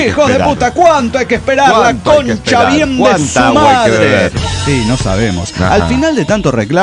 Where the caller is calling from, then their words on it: La Pampa, Argentina; de La Pampa.